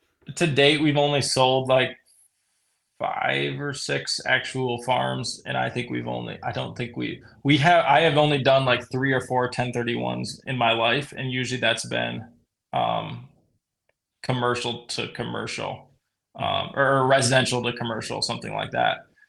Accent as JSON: {"language": "English", "region": "Michigan", "country": "United States", "tie": "born or raised there", "said": "around my hometown right here. So yeah. I probably have a higher likelihood of shooting a big deer, you know, there. And even if it's on a bait pile, I mean, here, there's no baiting in Michigan."}